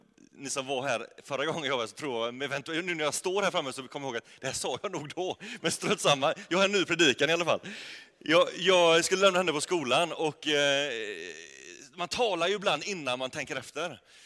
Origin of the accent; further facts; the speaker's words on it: Fiskebäck, Västra Götaland County, Sweden; also born or lived in Småland; Jag är uppväxt här i den här kyrkan, eller i Fiskebäck. Och har gått här i hela mitt liv tills jag var 19 år